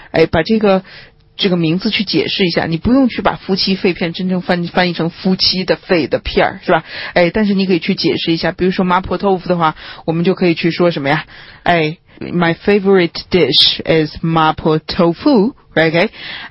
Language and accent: Chinese; Guangdong, China; 我们广东人喝早茶嘛